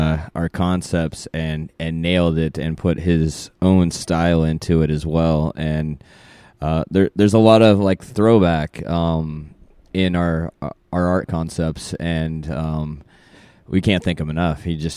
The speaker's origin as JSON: {"language": "English", "region": "Oregon", "country": "United States", "said": "You know, we're from Oregon, and they really, for the most part, got it right"}